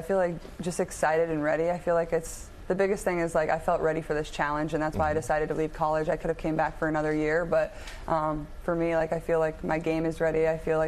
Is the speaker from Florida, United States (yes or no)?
no; Iowa, United States; obviously I went to the University of Iowa. I'm from Iowa.